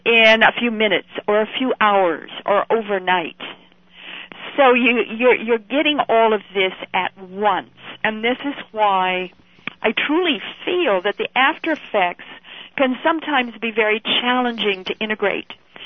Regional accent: Twin Falls, Idaho, United States; I come from Twin Falls, Idaho. I'm a Westerner by birth. So we would go in the dime stores in Twin Falls, Idaho.

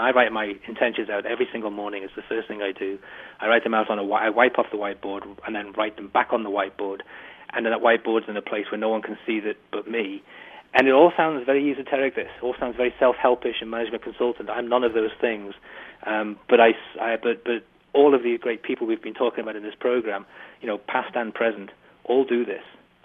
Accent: Liverpool, North West England, United Kingdom; I'm a lad from Liverpool who has no identifiable skill or talent

